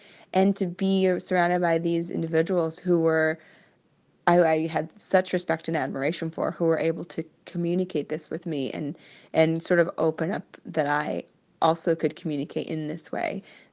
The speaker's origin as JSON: {"language": "English", "region": "Iowa", "country": "United States", "tie": "born or raised there", "said": "I grew up in Iowa, I grew up in a pretty conservative part of Iowa, and then I worked in the government."}